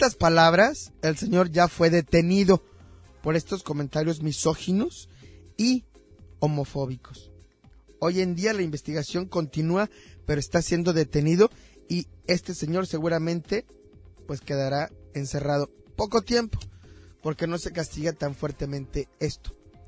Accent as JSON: {"language": "Spanish", "region": "Tamaulipas", "country": "Mexico", "said": "Yo soy de Tamaulipas, me da vergüenza."}